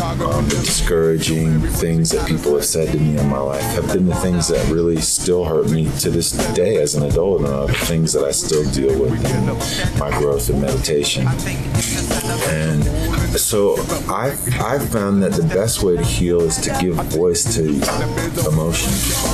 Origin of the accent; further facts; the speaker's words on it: Oakland, California, United States; born there; I was born in Oakland, California in 1966.